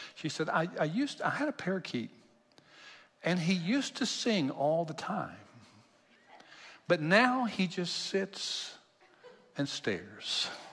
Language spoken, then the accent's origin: English; Kentucky, United States; I grew up in Kentucky. If you know me, you know that.